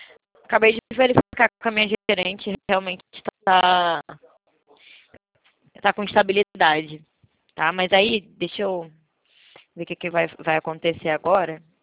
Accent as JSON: {"language": "Portuguese", "region": "Rio de Janeiro", "country": "Brazil", "said": "eu sou carioca."}